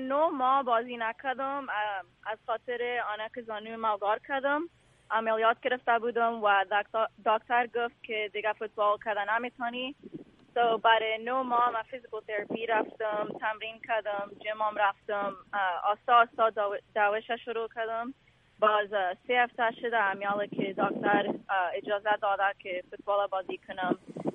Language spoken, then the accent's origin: Persian; Afghanistan; چرا که ما کل ما افغان هستیم.